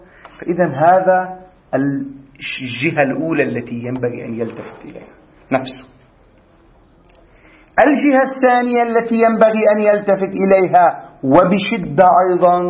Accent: Lebanon; واحد من بلدنا نحن من لبنان مثلا

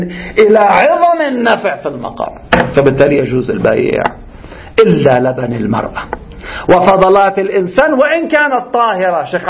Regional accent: Lebanon; عندنا في لبنان

